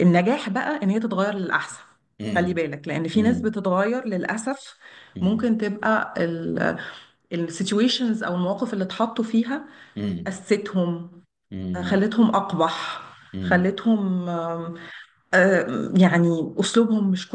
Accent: Egypt; انا بتكلم على المحيط برضو يعني بتاعنا، يعني كمصريين وكده

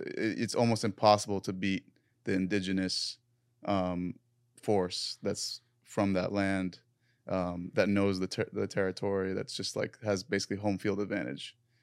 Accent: United States; especially me, as an American, as a Lebanese American, we're paying taxes to bomb and kill our own people.

